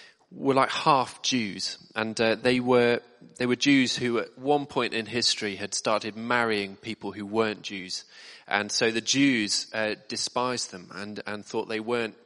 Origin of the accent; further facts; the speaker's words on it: England, United Kingdom; once you get over that slight discomfort as an Englishman, it should be okay.